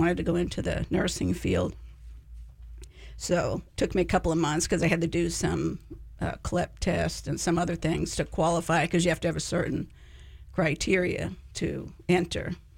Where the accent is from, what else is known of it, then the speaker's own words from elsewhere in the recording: Holliston, Massachusetts, United States; So I was born and raised in Holliston, Massachusetts, a tiny little town located about 25 miles outside of Boston.